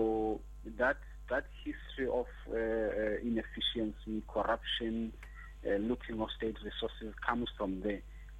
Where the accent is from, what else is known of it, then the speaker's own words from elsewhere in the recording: Uitenhage, Eastern Cape, South Africa; Yes, I am from Uitenhage in Kwanabuhle Township in the Eastern Cape. I am still based here, although I travel frequently to other places, but I'm still based here in the Eastern Cape. So I'm born and bred here.